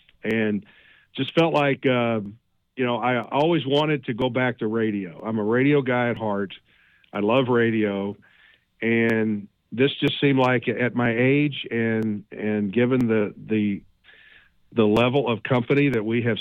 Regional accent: Jackson, Missouri, United States; I'm from over that way, from Jackson, Missouri. I won't say I'm from Cape Girardeau because Jackson and Cape are big-time rivals, you know.

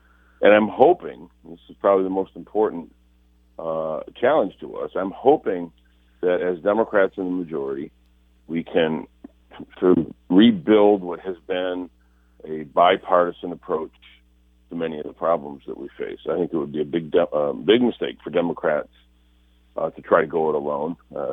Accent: Flint, Michigan, United States; And in my hometown of Flint, of course, we know failing infrastructure can have consequences that go way beyond just inconvenience.

